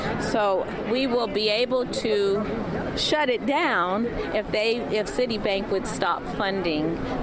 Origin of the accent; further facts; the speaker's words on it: Surfside Beach, Texas, United States; I'm from Surfside Beach, Texas. I'm with Better Brazoria. We are on the Gulf Coast of Texas.